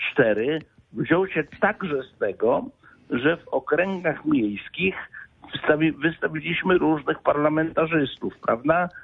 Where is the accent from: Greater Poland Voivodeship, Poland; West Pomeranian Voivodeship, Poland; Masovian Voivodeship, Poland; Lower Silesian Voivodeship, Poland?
Greater Poland Voivodeship, Poland; Radzewice; ja się wychowałem w miejscowości Radzewice w gminie Mosina i kiedy moi rodzice prowadzili się tam w 1973 roku